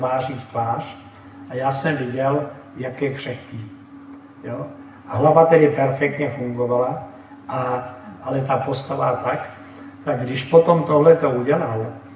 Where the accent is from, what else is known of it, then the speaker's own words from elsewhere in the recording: Prague, Czechia; v cizině, že jsem z Prahy nebo z Čech